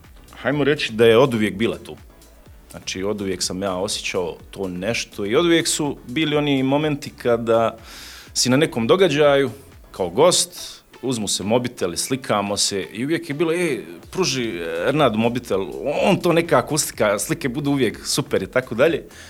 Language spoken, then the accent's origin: Bosnian; Zenica, Federation of Bosnia and Herzegovina, Bosnia & Herzegovina; ja sam rođeni Zeničanin i sve što mi je srcu blisko u Zenici je.